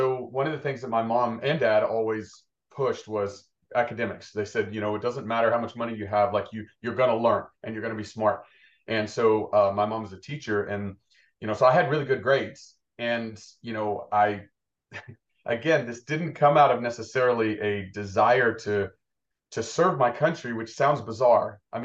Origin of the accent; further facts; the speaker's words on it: Tennessee, United States; I was the youngest of five and I grew up in East Tennessee, and my mom and dad, they worked really hard.